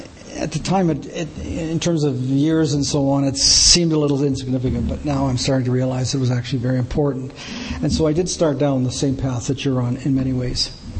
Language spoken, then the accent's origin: English; Saskatoon, Saskatchewan, Canada; also born or lived in Regina; I was born and raised in Saskatoon and continue to live there today.